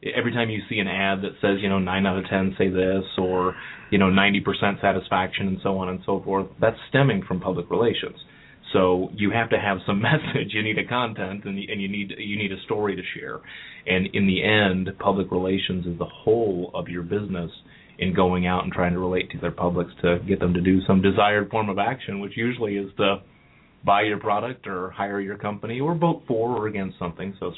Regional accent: Cleveland, Ohio, United States; now in Cincinnati, United States; I'm originally from Cleveland, the rock and roll capital of the world.

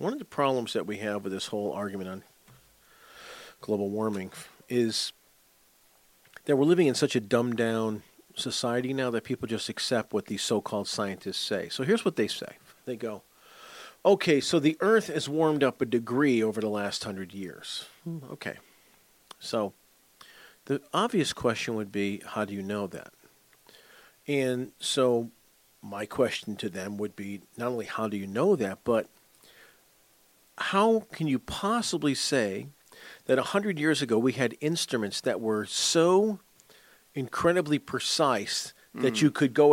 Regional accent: United States; As an outdoorsman, a hunter, fisherman, and as an American, I don't want the promotion of polluted waters and destroying the environment.

